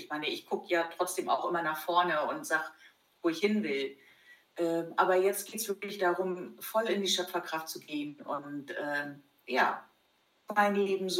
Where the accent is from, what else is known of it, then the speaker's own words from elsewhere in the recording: East Germany, Germany; Als Kind bin ich ja atheistisch groß geworden in der DDR.